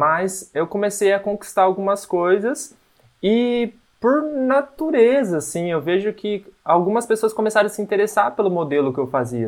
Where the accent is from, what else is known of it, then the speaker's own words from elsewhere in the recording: Londrina, Paraná, Brazil; now in Barueri, Brazil; Eu sou aqui de Londrina, atualmente não moro aqui, moro em Alfa, que é em Barueri, fica uns 20 minutos de São Paulo.